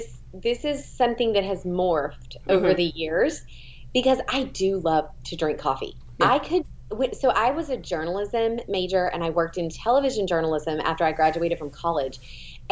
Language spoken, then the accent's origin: English; Louisiana, United States; I am from North Louisiana, and he was drafted to the Cleveland Browns.